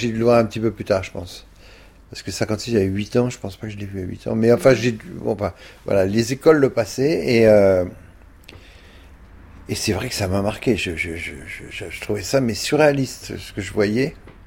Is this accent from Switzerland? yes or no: no; Paris, Île-de-France, France; C'est que quand j'étais petit à Paris